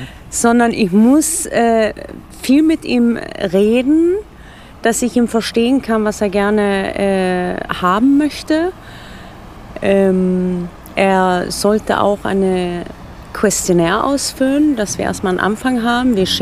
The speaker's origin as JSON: {"language": "German", "country": "Sweden", "said": "musste man damals auch als Schwede, als eine Arbeitsgenehmigung haben."}